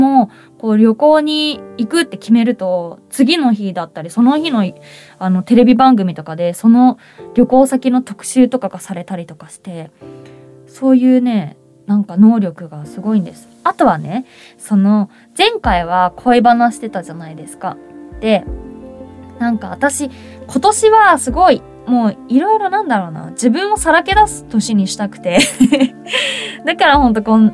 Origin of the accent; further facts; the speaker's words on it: Saitama, Japan; 地元埼玉市での活動を増やす